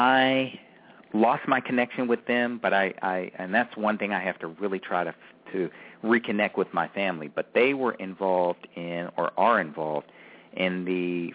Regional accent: Baltimore, Maryland, United States; to see or to really talk about anything other than strict Catholicism was almost blasphemy where I grew up in Baltimore in some ways.

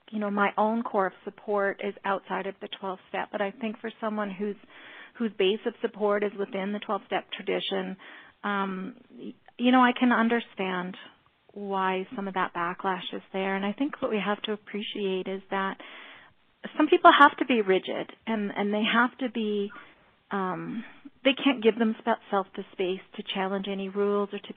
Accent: Alberta, Canada; listen, I'm from Alberta, Canada, but I do have a background in media and production and writing.

